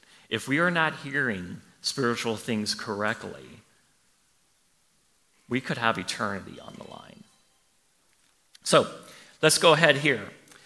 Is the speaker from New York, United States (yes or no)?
no; Arizona, United States; I was a senior in high school, and I grew up in Arizona.